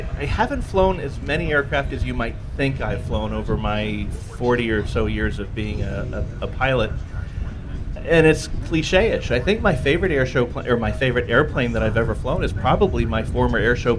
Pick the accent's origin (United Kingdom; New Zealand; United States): United Kingdom; England; also born or lived in London; I grew up in England. I moved to London in 1970, and that's where I became a teenager